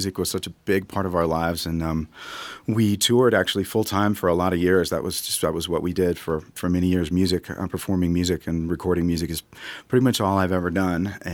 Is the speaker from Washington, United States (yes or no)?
yes; Washington, United States; now in Nashville, United States; About 17 years ago, I moved to Nashville and from the Northwest. I grew up in Washington State and moved to Nashville